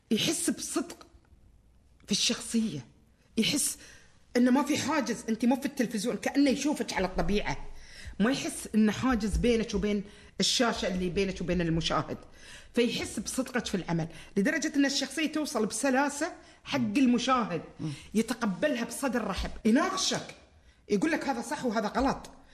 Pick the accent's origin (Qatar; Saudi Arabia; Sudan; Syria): Qatar; لأن توقف العمل الدرامي أو الدراما بشكل عام يمكن 18 سنة عندنا في قطر